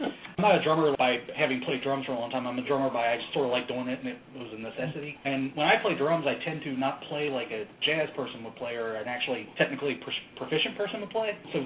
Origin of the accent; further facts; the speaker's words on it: Ohio, United States; I'm from Ohio. I don't really understand what you're saying. She thought I was from Deep South.